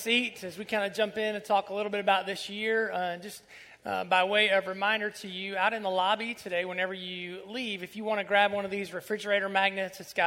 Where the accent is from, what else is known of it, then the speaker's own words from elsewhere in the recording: Ohio, United States; Although I'm from Southern Ohio, we're a little bit of an outlier ourselves.